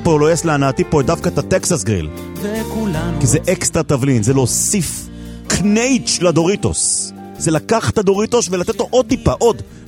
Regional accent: Netherlands; Hebrew is a second language; אבל לפחות אף פעם משלחות הולנדיות לא מבטלות, אני הולנדי.

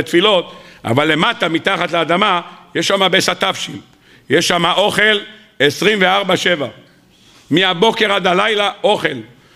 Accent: Bnei Brak, Central District, Israel; אמרתם, I am from בני ברק. בני ברק.

